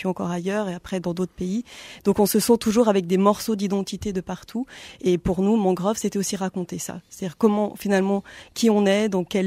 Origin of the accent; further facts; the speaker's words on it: Mexico; moved away; Effectivement, moi j'ai passé mon enfance au Mexique. J'ai une partie de ma famille qui est mexicaine.